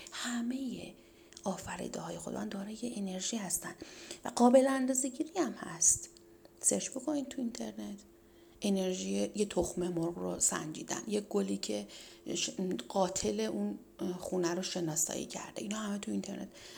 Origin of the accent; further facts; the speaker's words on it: Iran; به عنوان یک ایرانی شیعه امیرالمومنین